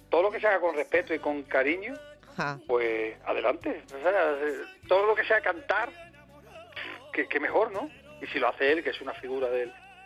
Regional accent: Jerez, Andalusia, Spain; mañana que me llamen para irme otra vez para Jerez, a mi tierra

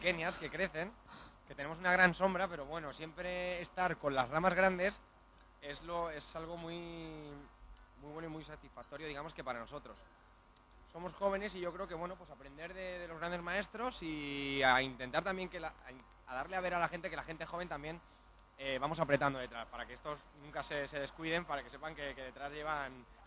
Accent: Castilla-La Mancha, Spain; yo vengo de La Mancha, y bueno, pues hemos querido traer un poco aquí también de la tierra.

